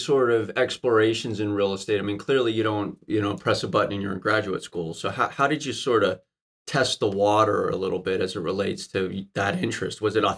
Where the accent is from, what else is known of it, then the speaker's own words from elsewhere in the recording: Pittsburgh, Pennsylvania, United States; As you know, I'm from Pittsburgh, so we have a certain animosity towards each other.